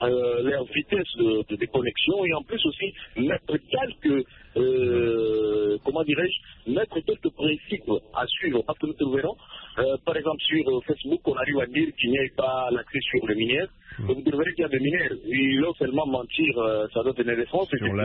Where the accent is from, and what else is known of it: DR Congo